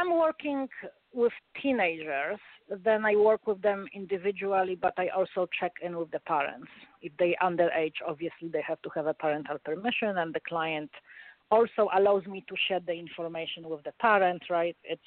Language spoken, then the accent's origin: English; Poland; English is a second language; now in United States; I'm Polish. I grew up in Poland, although I live in States